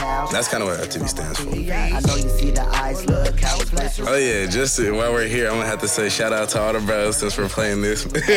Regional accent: Seattle, Washington, United States; I'm from Seattle.

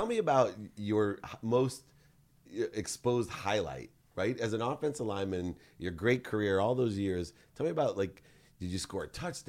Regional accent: San Diego, California, United States; and I grew up in San Diego

